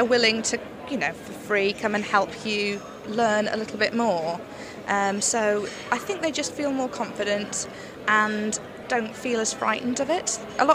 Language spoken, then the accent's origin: English; Carlisle, North West England, United Kingdom; And I am from Carlisle in Cumbria